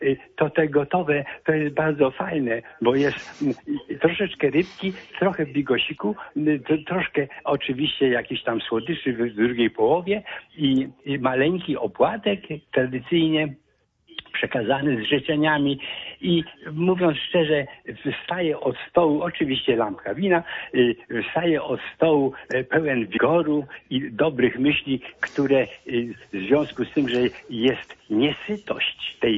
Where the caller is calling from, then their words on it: Poznań, Greater Poland Voivodeship, Poland; ja dzwonię do pana z Bierzwnika, takiej miejscowości Poznań-Szczecin, po drodze mu było. Ja jestem z Poznania w ogóle, z Poznania, z Górczyna, ale mieszkam od wielu lat tutaj.